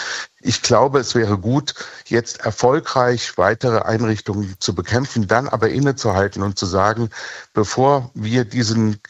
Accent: Germany; Ich bin als Deutscher

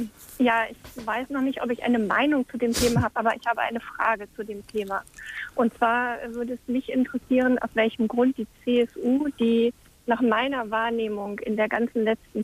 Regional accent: Northern Germany, Germany; wo ich als Norddeutscher ständig das Gefühl habe, dass sie meine Themen überhaupt nicht vertritt

